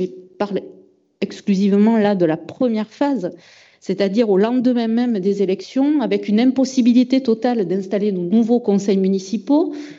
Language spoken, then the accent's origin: French; Casteljaloux, Nouvelle-Aquitaine, France; je suis native de Casteljaloux